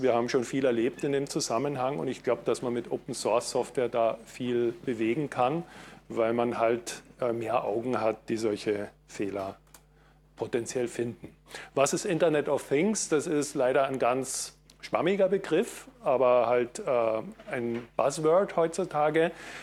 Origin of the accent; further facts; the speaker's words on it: Germany; now in Austria; Ich komme aus Österreich, bin aber Deutscher, lebe nur schon länger in Österreich